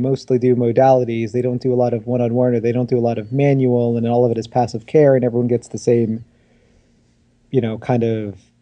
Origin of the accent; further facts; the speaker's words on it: United States; especially by PTs in my home country in the good old US of A.